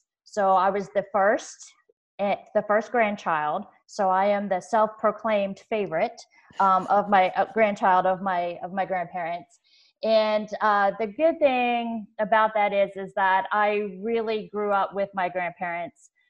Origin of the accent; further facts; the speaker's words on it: Maryland, United States; also born or lived in Washington, D.C.; So I was originally born in Washington, D.C., and I grew up on the Maryland side.